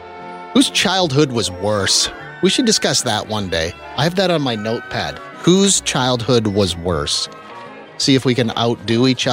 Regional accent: Moose Jaw, Saskatchewan, Canada; I'm of an age, though, where there wasn't a lot of places to go for a birthday party. And also, I'm from Moose Jaw, Saskatchewan.

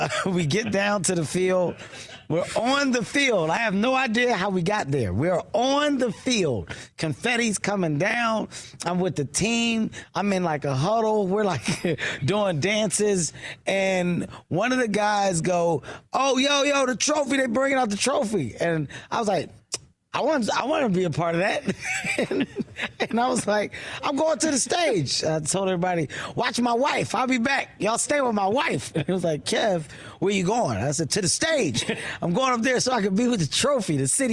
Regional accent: Philadelphia, Pennsylvania, United States; I'm everything Philadelphia. I'm from Philly. I bleed Philly.

